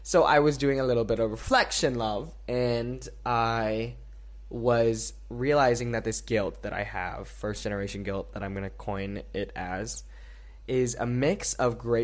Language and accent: English; San Francisco, California, United States; also born or lived in Princeton; I was born in Princeton, New Jersey, but I was raised in San Francisco. And raised in San Francisco, I mean, I lived in a garage in San Francisco.